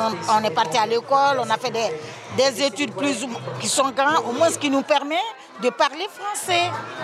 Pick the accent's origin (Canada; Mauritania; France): Mauritania; French is a second language; De la Mauritanie. On est de la Mauritanie.